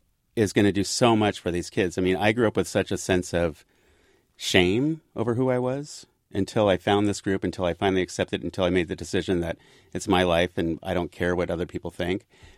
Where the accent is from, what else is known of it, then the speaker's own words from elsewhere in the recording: Port Gamble, Washington, United States; I'm from Port Gamble, and it's not that far from Seattle, but as the crows flies, 25, 30 miles.